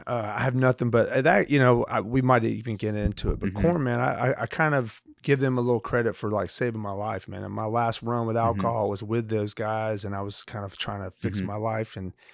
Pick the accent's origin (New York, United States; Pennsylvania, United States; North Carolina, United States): North Carolina, United States; accent: Southern; moved away; yeah, there's a little bit of Southern accent that yeah, yeah, comes yeah. through, man. Mm-hmm. Yeah, but I grew up there, and I left there as pretty much as soon as I could.